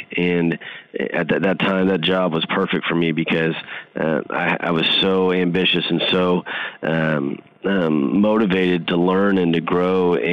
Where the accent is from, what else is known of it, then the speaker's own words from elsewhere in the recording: Houston, Texas, United States; I was offered a full-time position in my hometown of Houston, Texas, that I just couldn't turn down.